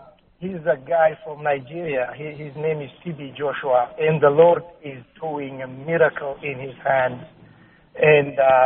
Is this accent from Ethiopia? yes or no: yes; Ethiopia; I'm originally from Ethiopia.